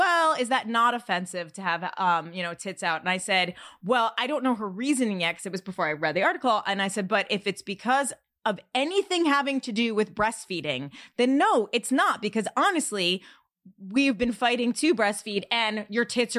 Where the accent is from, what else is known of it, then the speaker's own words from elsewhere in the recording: Connecticut, United States; I grew up in Connecticut